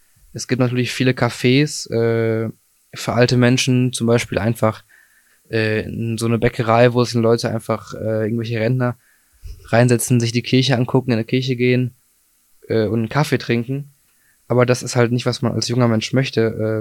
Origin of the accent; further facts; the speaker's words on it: Bottrop, North Rhine-Westphalia, Germany; ich komme aus Bottrop und bin hier geboren und ich mag auch Bottrop und ich mag es auch in Bottrop zu leben.